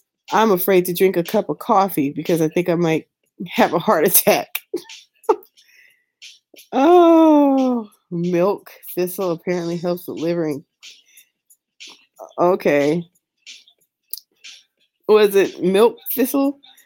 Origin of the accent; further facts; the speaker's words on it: California, United States; When I was in high school, because you guys know I'm from California